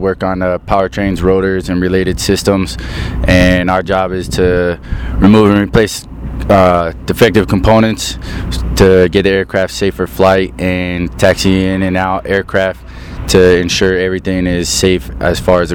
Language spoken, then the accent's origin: English; Florida, United States; Growing up in Florida with all that heat and humidity, I'm a very much a tropical person